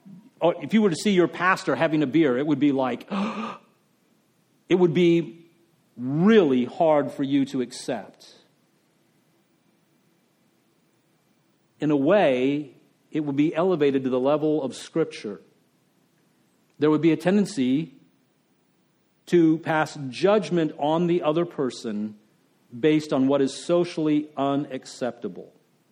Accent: the South, United States; I'm aware that growing up in the South, that one of the things, the expectations is that in Bible Belt churches, social drinking is considered completely out of bounds.

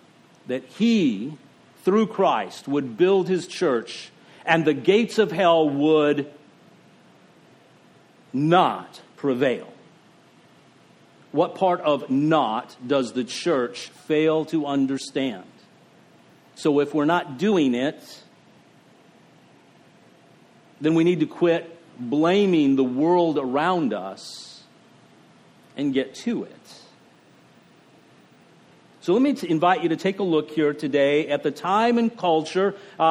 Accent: United States; because we are so us-centered, we are so American-centric, that we believe if it's rough here, that means that Jesus has to come back because we're not allowed as Americans to go through the tough time

